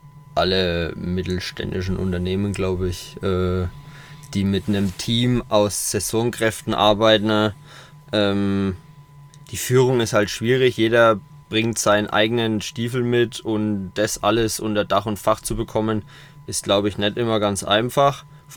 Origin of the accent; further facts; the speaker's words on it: Coburg, Bavaria, Germany; Und bei uns zu Hause in Coburg gab es gar nichts.